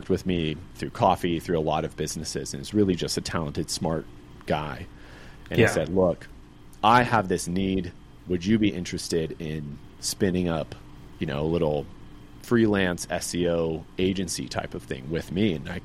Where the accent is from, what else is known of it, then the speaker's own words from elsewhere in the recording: Atlanta, Georgia, United States; I relocated back to my home state of Georgia, Atlanta, Georgia.